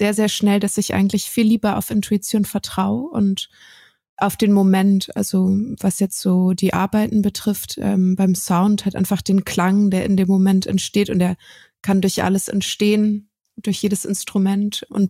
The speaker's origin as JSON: {"language": "German", "town": "Strausberg", "region": "Brandenburg", "country": "Germany", "tie": "born or raised there", "also_born_or_lived": "Berlin", "said": "Also ich bin schon in Berlin geboren, so in West-Berlin, aber dann aufgewachsen in Strausberg. Und Strausberg ist so, da fährt eine S-Bahn hin. Und das ist halt relativ tief so im Osten von Brandenburg, gar nicht so weit weg von der polnischen Grenze."}